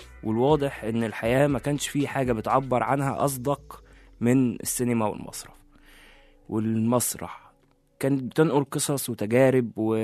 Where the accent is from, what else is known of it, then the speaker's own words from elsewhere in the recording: Egypt; وده الإبداع من أول ما بدأت الأفلام القديمة عندنا في مصر